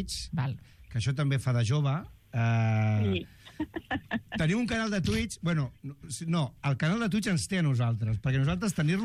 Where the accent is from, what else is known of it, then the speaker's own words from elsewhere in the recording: Barcelona, Catalonia, Spain; Jo, a més, soc de Nou Barris i... encara hi havia bastanta heroïna, molta heroïna, als barris.